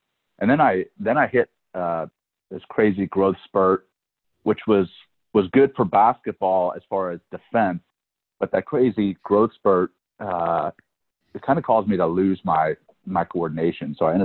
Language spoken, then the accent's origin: English; Louisiana, United States; I grew up in Louisiana, and we'd go to these running camps in Brevard, North Carolina.